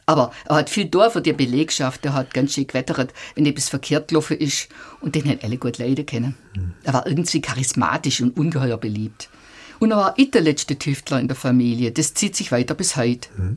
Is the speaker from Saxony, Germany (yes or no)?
no; Sulgen, Baden-Württemberg, Germany; Der Sulge, wo ich aufgewachsen bin, gehört ja zum württembergischen Zipfel vom Schwarzwald.